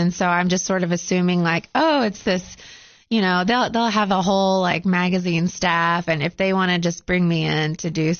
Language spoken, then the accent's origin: English; Virginia, United States; In Virginia.